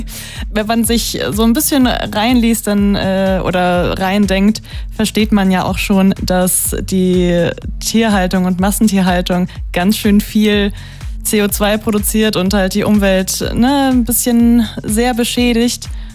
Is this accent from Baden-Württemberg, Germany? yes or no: yes; Mosbach, Baden-Württemberg, Germany; Meine alten Heimat, aber Mosbach, da ist ganz schön dunkel und viel Wald und überhaupt, ne?